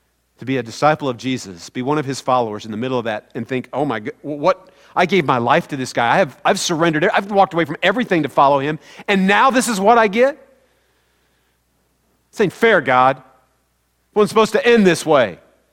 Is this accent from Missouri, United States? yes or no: yes; Missouri, United States; I am from Missouri. So, you know, I'm a little stubborn.